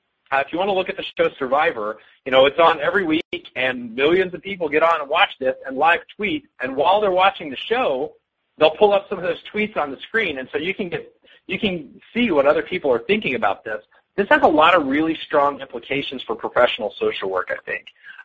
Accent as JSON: {"language": "English", "region": "Texas", "country": "United States", "said": "I'm from West Texas. It's a very conservative area."}